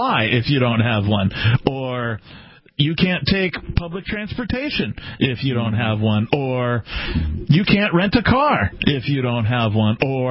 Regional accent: Seattle, Washington, United States; I come from Seattle where there's one Bitcoin ATM.

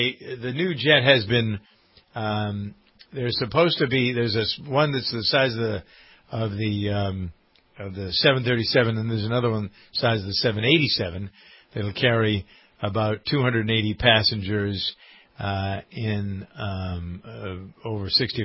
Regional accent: New England, United States; I grew up a Congregationalist in New England.

